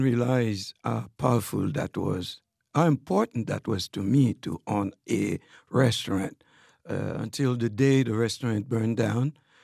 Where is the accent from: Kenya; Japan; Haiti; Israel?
Haiti; now in United States; So that's the kind of life that I grew up in Haiti.